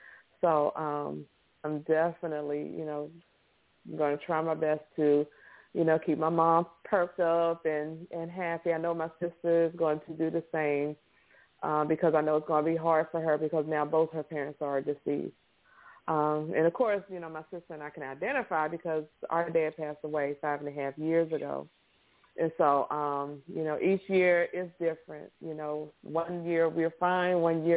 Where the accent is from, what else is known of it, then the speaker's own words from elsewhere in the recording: Virginia, United States; now in Louisiana, United States; But I will say I'm from Virginia originally. I live in Louisiana. I'm a child care provider.